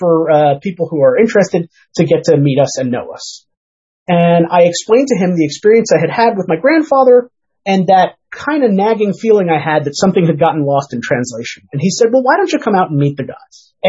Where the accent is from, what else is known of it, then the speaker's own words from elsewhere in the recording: New York City, New York, United States; I grew up in New York City